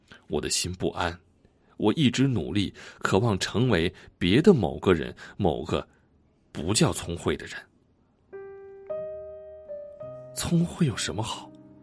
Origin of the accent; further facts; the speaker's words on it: Northwest China, China; 我出生在中国西北农村，小时候因为我瘦瘦小小弱不禁风的样子